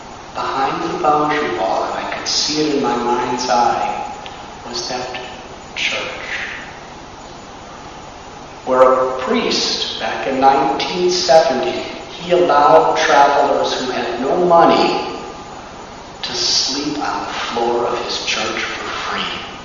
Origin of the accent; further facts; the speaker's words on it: United States; When I was growing up in America, I was quite popular in my social circles, but very shy.